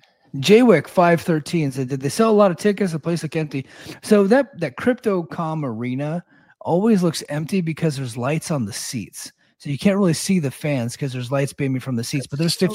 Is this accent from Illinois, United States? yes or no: yes; Chicago, Illinois, United States; Yeah, I'm from Chicago.